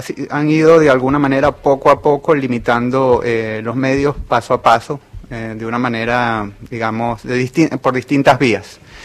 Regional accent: Venezuela; cuando llegué, como todo venezolano que llega, empecé a repartir currículums por todos lados

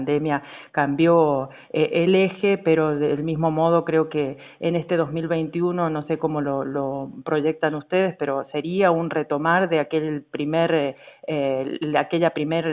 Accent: Argentina; todos pertenecemos a la Argentina, somos argentinos y argentinas

